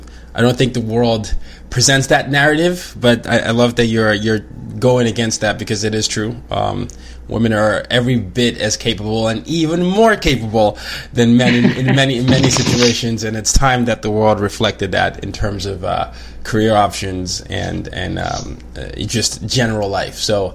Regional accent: Nigeria; also born or lived in various; I'm Nigerian, but I lived in this and this. But now I just say, you know, I'm a third culture kid. I'm a TCK.

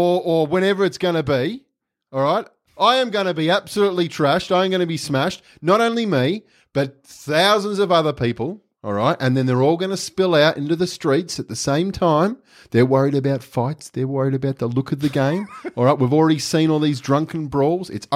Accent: Australia; This is the day where I am proud. I am so happy that I'm an Australian.

